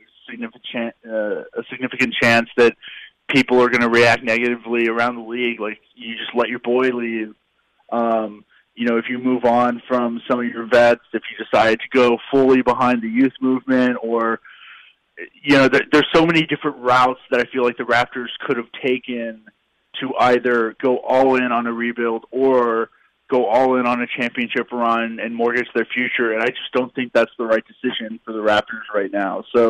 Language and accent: English; Dallas, Texas, United States; now in Austin, United States; Well, I'm in Austin right now, but I'm from Dallas.